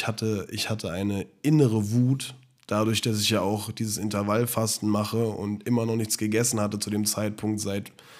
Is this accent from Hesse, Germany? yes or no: yes; Offenbach, Hesse, Germany; accent: Offenbach dialect; Und ich so, ja, aus Offenbach. Und sie so, ah ja, das habe ich gleich am Dialekt gehört.